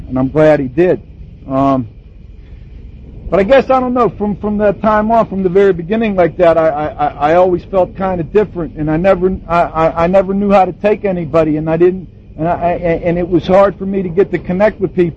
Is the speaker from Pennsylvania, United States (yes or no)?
yes; Pittsburgh, Pennsylvania, United States; now in Pasadena, United States; Like Lynn said, I'm from the Pasadena area. I grew up in Pittsburgh.